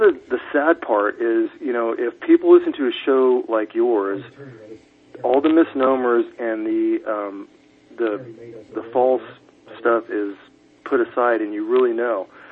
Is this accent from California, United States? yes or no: yes; California, United States; But every time I say I'm from California, I emphasize I'm from far northern California.